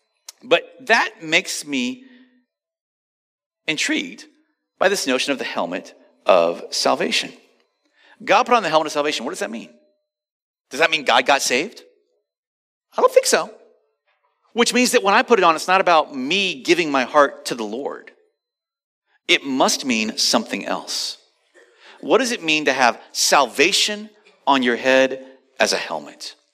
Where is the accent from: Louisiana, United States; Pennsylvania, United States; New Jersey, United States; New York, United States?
Louisiana, United States; I remember I was a boy growing up in South Louisiana, and one day my dad took me out to the shed. I grew up on a farm